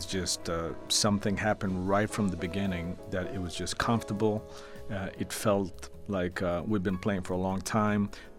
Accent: Mexico City, Mexico; moved away as an adult; now in United States; Well, I'm from Mexico City. You know, I was born and raised there. I moved to the States when I was 21. So, you know, I feel Mexican first. I've been in the States for almost 25 years now. So, and I became an American citizen last year.

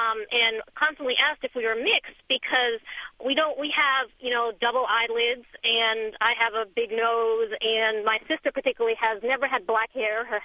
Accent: Massachusetts, United States; now in Berkeley, United States; In fact, I grew up outside of Boston in a very white neighborhood, and so often actually didn't really had very problematic Asian identity until I went into my 30s. And actually came out here to Berkeley

